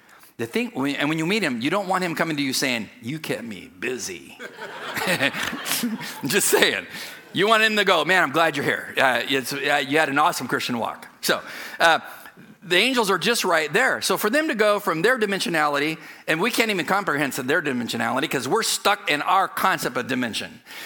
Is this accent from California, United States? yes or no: yes; California, United States; Because I was raised in the Southern California desert.